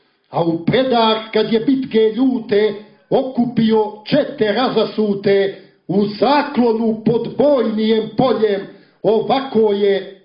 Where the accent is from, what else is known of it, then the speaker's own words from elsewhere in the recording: Uskoci, Montenegro; To vam želi … epski pjesnik rodom iz Uskoka.